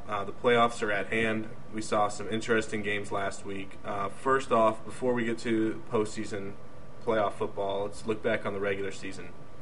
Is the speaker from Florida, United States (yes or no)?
yes; Florida, United States; I grew up in Florida. My family's Florida fans.